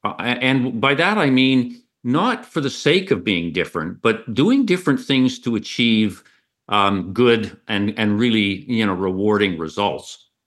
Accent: Kimberley, British Columbia, Canada; So I was born and raised in a little place in British Columbia, Canada, called Kimberley, the highest city in Canada.

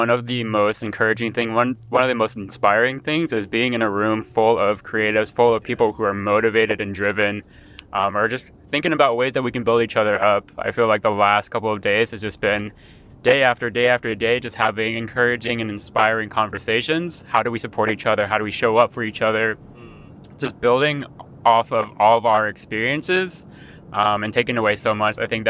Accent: Seattle, Washington, United States; I am from Seattle, Washington.

